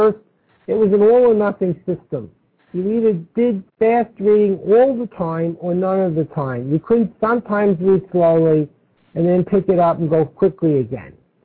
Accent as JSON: {"language": "English", "town": "Brooklyn", "region": "New York", "country": "United States", "tie": "born or raised there", "lives_now": "Texas, United States", "said": "When I was younger, I grew up in Brooklyn. I live in Texas, but you may have detected I don't have a strong Texas accent."}